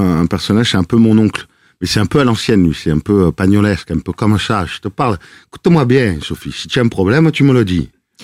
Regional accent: Marseille, Provence-Alpes-Côte d'Azur, France; accent: Marseille; now in Paris suburbs, France; je suis né en banlieue parisienne et j'ai passé mon enfance à Marseille. Et je suis revenu en banlieue parisienne, dans le 9-4.

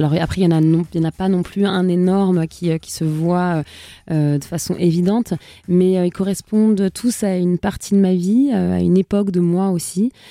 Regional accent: Trappes, Île-de-France, France; j'ai grandi à Trappes avec une mère qui travaillait et qui travaille toujours à la caisse des allocations familiales, donc pas du tout dans un univers musical.

